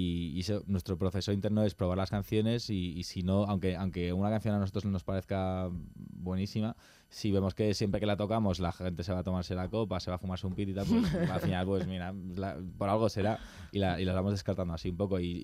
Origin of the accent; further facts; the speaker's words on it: Madrid, Community of Madrid, Spain; Pero de raíces, soy libanés, griego. O sea, tengo una mezcla muy rara, o sea, muy mediterránea, supongo, pero me crié aquí en Madrid.